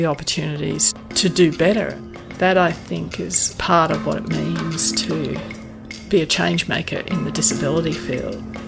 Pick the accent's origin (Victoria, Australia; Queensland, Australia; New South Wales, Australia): Queensland, Australia; Nambour; born there; I was born in June 1953 and at Nambour.